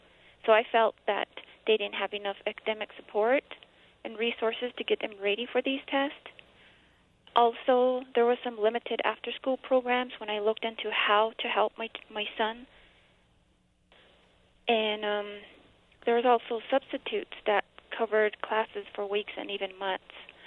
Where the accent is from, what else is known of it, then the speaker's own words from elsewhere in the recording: United States; first language Navajo; English is a second language; to learn who I was, although it was taught to me at home, and my language, my Navajo language was my first language.